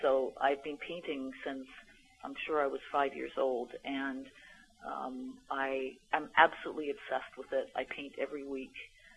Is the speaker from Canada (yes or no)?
yes; Canada; now in United States; I'm a Canadian working in the U.S.